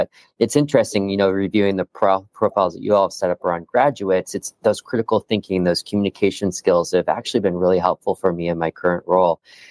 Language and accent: English; Iowa, United States; now in New York City, United States; I do believe that it has the power to transform people's lives like my own, growing up in Iowa and now living in New York City.